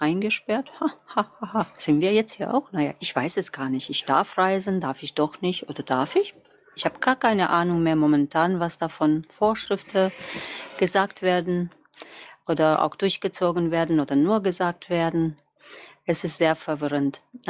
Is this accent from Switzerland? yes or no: no; Romania; now in Germany; ich komme aus Rumänien, ich glaube, viele von euch wissen das. Und es waren andere Zeiten in meiner Jugendzeit, was ich erlebt habe.